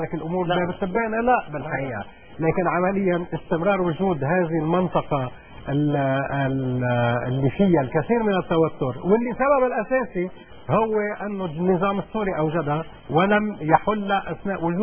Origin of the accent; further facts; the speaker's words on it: Lebanon; أنا بالنسبة لي كلبناني